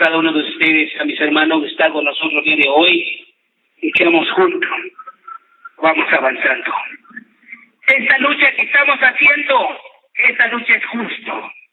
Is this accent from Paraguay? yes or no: no; Mexico; nosotros, como mexicanos